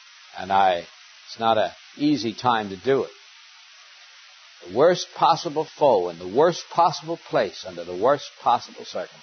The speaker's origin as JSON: {"language": "English", "region": "Montana", "country": "United States", "tie": "born or raised there", "lives_now": "California, United States", "said": "I grew up in Montana, where, as we often say, we only have two seasons, winter and August."}